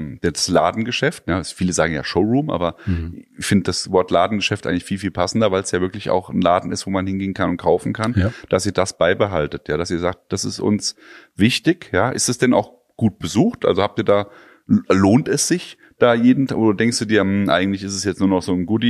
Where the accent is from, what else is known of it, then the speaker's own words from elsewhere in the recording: Obertshausen, Hesse, Germany; Wir kommen ja hier aus der Großstadt will ich jetzt nicht sagen, aber Obertshausen ist 15 Minuten von Frankfurt